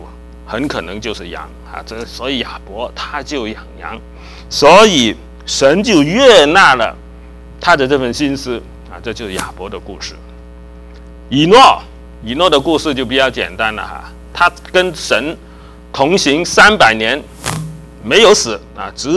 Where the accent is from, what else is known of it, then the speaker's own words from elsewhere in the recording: China; now in United States; 我从中国来。